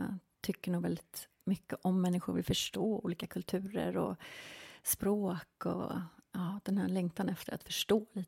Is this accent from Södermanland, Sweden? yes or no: no; Tyresö, Stockholm County, Sweden; moved away as an adult; also born or lived in Spain / England / Los Angeles, United States; Jag är uppväxt här i Sverige, i Tyresö. Kom från egentligen en ganska religiös familj. Ja. Och flyttade när jag var 18 år, flyttade jag utomlands.